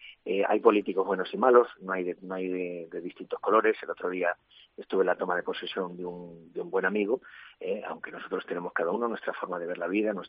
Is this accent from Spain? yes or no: yes; Santa Cruz, Castilla-La Mancha, Spain; Yo tengo un pueblo que es Santa Cruz, una ciudad que es Ciudad Real, y mi pueblo de mar que...